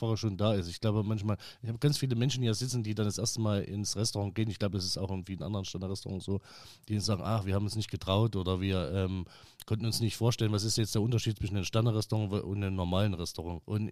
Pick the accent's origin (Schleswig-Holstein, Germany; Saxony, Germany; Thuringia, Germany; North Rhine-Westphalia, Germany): Thuringia, Germany; ich habe gelernt in einem ganz einfachen, bei mir in meinem Heimatort, ganz einfach, ja, gut bürgerlich, Thüringer Küche, Klöße etc.